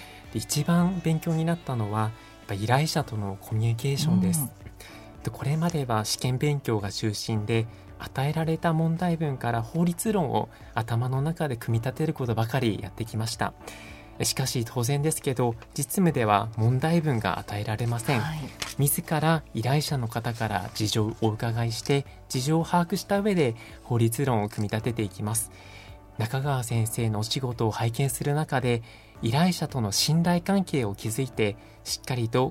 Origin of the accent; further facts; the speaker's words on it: Hokkaido, Japan; moved away; 私は出身北海道です。この山梨には今年の春に初めてやってきました